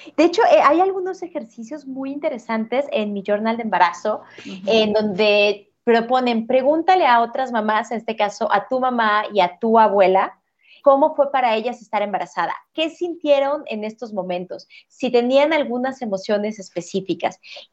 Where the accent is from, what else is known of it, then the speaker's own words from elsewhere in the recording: Guadalajara, Jalisco, Mexico; cuando visitaba mi ciudad, yo soy de Guadalajara, cuando iba a Guadalajara